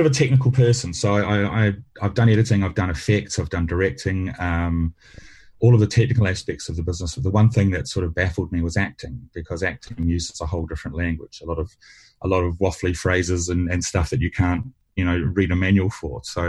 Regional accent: New Zealand; now in London, United Kingdom; my knowledge of the UK really comes from British comedy and growing up in New Zealand watching British television.

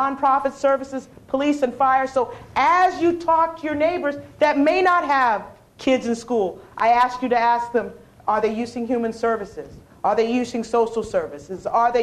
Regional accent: Maryland, United States; I'm from Prince George's County. We're currently facing a $124 million deficit.

